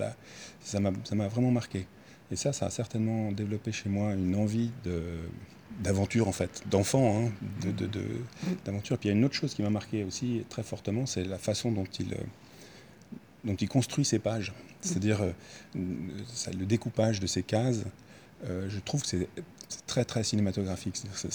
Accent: Bourgogne-Franche-Comté, France; also born or lived in Lausanne, Switzerland; je suis né à Lausanne parce que mon père est en Suisse, je suis juste né à Lausanne, je suis reparti tout de suite en Bourgogne. mon univers était plutôt bourguignon.

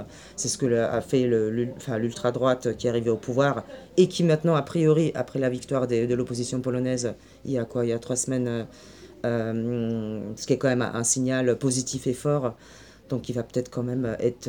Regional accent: Austria; j'ai grandi en Autriche, ma mère qui a toujours travaillé.

